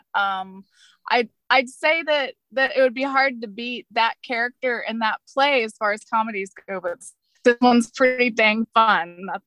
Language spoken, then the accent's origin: English; Florida, United States; Well, I'm from Florida. So I know a lot of people say that's the out of place Yankee state, but I'm seventh generation Floridian. Back when we had Southern accents and orange groves and sweet tea to go around.